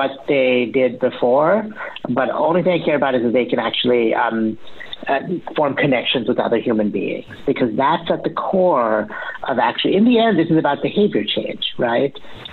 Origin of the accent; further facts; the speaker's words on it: Boston, Massachusetts, United States; I'm from Boston, where we're living. And Boston, it's cold and dark at this time of year.